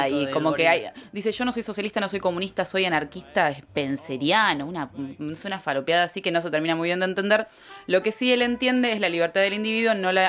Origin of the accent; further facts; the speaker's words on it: Argentina; nuestra obra fundacional como en argentinos es el Martín Fierro